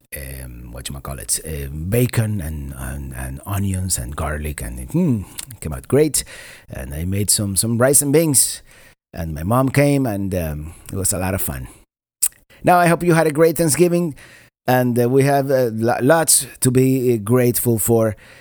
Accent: Florida, United States; also born or lived in Caribbean; Anything below 40, it's really cold to me. I'm from Florida. I was born in an island in the Caribbean, so you can understand.

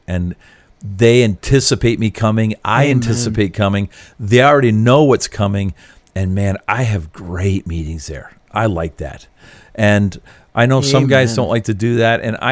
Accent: Canada; And as a Canadian traveling in the United States, I understand. I am a visitor.

